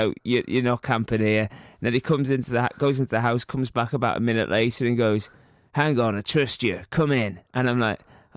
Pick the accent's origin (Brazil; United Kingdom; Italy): United Kingdom; I'm like, well, no, I'm like British, just my razor sharp wit.